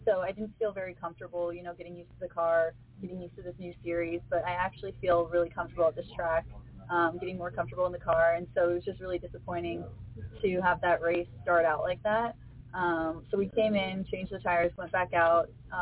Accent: Denver, Colorado, United States; Yes, I'm from Denver.

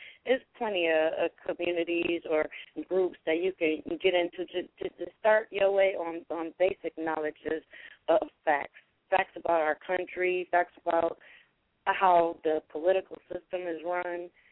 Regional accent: United States; that convenience is just a part of being American. And we have conveniences at everywhere.

